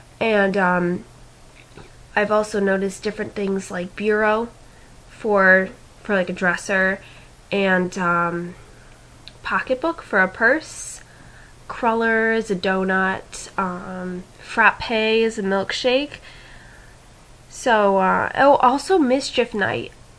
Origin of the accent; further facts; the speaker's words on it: Trumbull, Connecticut, United States; also born or lived in Laguna Beach / Stratford; I was born in Laguna Beach, California, in 1992, and my family moved when I was about a year old to Stratford, Connecticut, and I stayed there until I was about 5 years old, and then I moved to Trumbull, which I have stayed in since then.